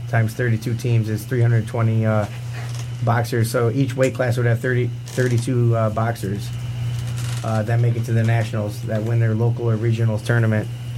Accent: Toledo, Ohio, United States; I'm from Toledo originally. That's where I fought out of.

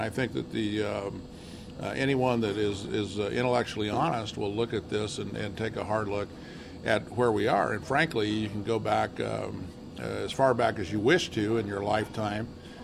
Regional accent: Kansas, United States; I was born and raised in Kansas. I was in my senior year of high school.

